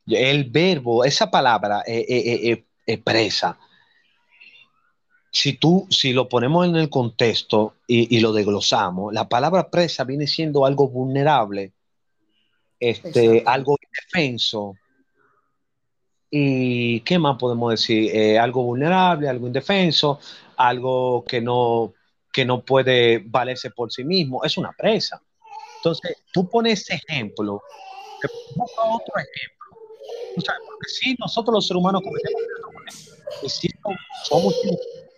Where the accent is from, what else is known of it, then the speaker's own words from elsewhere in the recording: Dominican Republic; yo soy un animal y soy dominicano